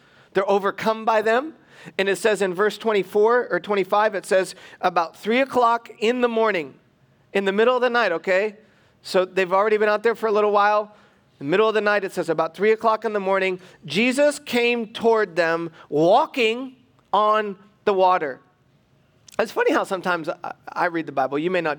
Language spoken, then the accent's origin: English; Michigan, United States; But where I grew up on the East Coast, we had places like this. I grew up in Michigan, be like people from Ohio, you know.